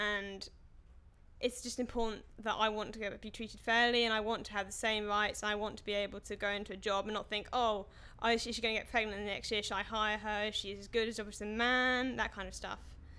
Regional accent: Bishop's Stortford, East of England, United Kingdom; I was born on the 17th of July 91, so I'm 18 years old and I'm from Bishop Stortford in Hertfordshire.

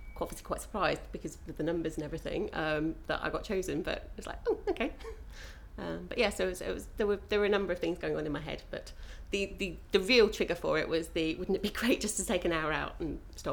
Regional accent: Maidstone, South East England, United Kingdom; My age is 38. Had a birthday recently, have to think about it. And I come from Maidstone in Kent.

